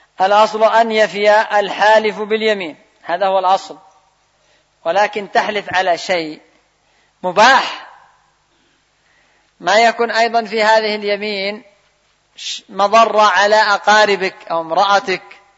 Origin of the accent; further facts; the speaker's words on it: Yemen; الآن عندنا في اليمن يحلف يقول والله ما آكل القات